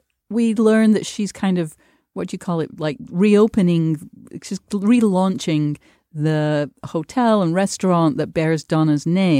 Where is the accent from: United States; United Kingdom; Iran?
United Kingdom; I have to just as a Brit interlude say